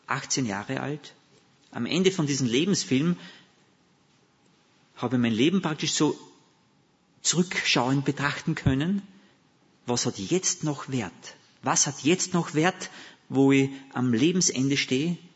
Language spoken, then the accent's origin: German; Austria; accent: Austrian; Ich rede zu österreichisch vielleicht, gell? Das ich versuche mich Hochdeutsch auszudrücken.